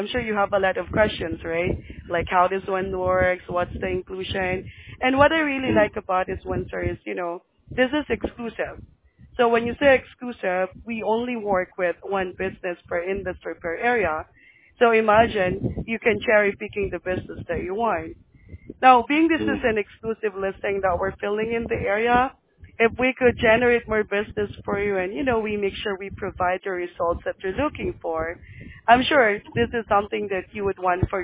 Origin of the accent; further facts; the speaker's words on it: Philippines; English is a second language; now in United States; Well, I'm from the Philippines, sir, but I'm here in Orange County for more than 5 years now.